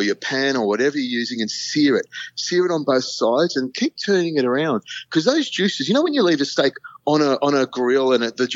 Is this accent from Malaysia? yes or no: yes; Malaysia; I was an Air Force brat. I grew up in Malaysia.